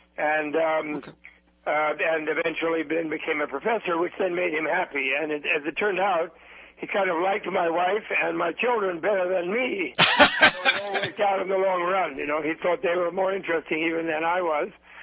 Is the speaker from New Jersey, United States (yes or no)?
no; New York, United States; the social support I needed as an American, as a New Yorker, to remain a monk for life.